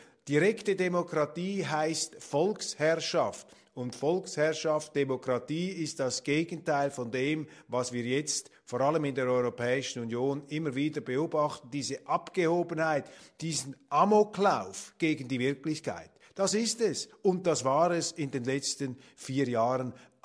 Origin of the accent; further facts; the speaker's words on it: Switzerland; Und ich bin als Schweizer nicht dazu neigend, mir ausländische Staatsoberhäupter zum Vorbild zu nehmen.